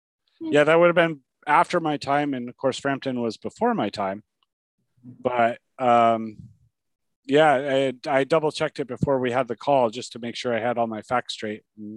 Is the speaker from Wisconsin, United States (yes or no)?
no; Plattsburgh, New York, United States; now in Potsdam, United States; I grew up in Plattsburgh, so I like it there. And now I live in Potsdam, which is a small town as well.